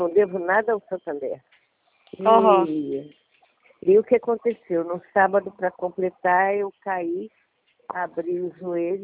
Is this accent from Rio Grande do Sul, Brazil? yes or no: no; Rio de Janeiro, Brazil; Eu sou da Tijuca